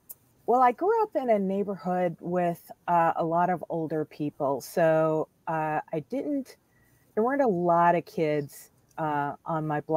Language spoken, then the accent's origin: English; Chicago, Illinois, United States; So I grew up in Chicago in the 70s on the South Side in a neighborhood called Chatham.